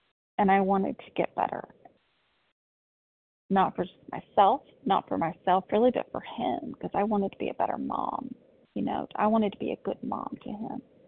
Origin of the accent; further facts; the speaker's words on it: the South, United States; growing up in the South, I was just taught, you know, to be a good, pleasing, and put a smile on my face and respect my elders